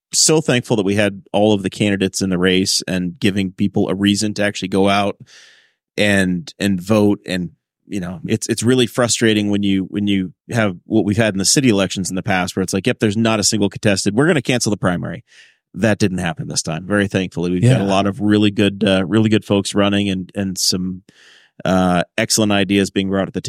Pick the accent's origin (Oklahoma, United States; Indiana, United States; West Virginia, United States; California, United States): Indiana, United States; Messick; I grew up in Messick, which is four houses.